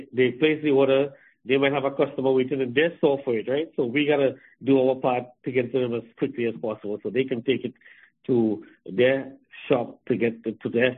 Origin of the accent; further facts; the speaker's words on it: Trinidad & Tobago; moved away as an adult; Well, I came here from Trinidad in 1988, and I was only 19 at the time.